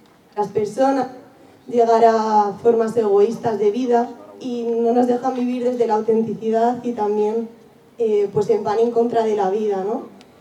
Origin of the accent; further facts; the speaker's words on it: Spain; nuestro grupo que somos de Escolapios de Betania e diferentes partes de España